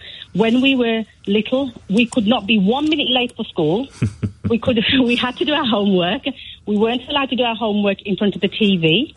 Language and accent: English; Punjab, India; India. No, from Punjab, India.